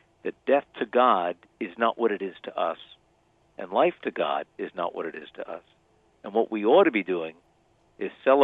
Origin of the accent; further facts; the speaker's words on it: Reading, Pennsylvania, United States; Well, I'm born and raised in Reading, Pennsylvania.